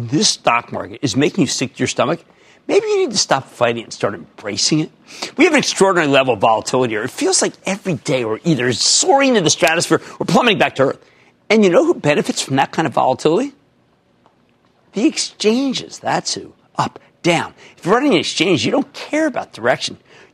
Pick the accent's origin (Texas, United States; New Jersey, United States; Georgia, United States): New Jersey, United States; Let's go to Daniel in my home state of New Jersey.